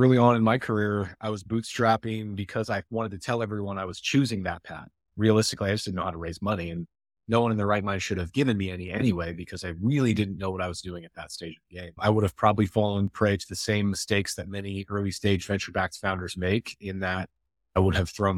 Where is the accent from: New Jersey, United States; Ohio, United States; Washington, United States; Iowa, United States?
Iowa, United States; I grew up in Iowa. It's very farmer factory, very blue collar.